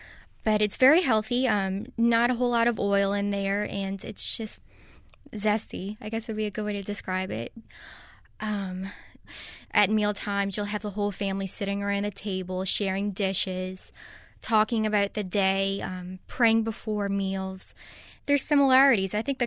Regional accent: United States; I was a little bit apprehensive about what their reaction would be to me as an American

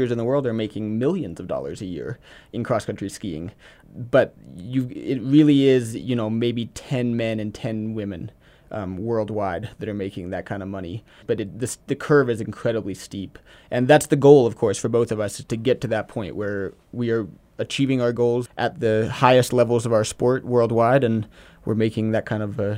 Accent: United States; No, I think in particular it's really hard as an American athlete because we don't get any governmental support for athletics in this country

